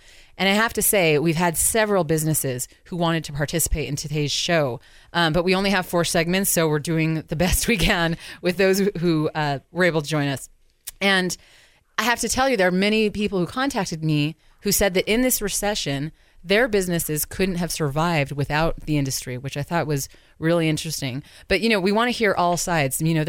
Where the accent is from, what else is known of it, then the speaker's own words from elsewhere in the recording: Belen, New Mexico, United States; most people know that I grew up in Belen. I was born and raised there.